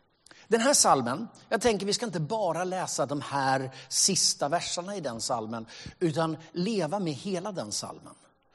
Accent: Stockholm, Stockholm County, Sweden; also born or lived in South America; Jag är uppvuxen i Stockholm, men missionärsbarn har bott ett gäng år i Sydamerika.

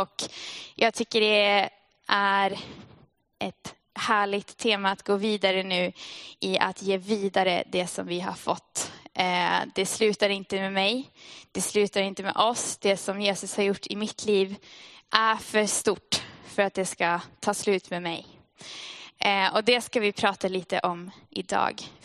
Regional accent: Västerbotten County, Sweden; jag är från Västerbotten och i Umeå är det fortfarande ganska mycket snö.

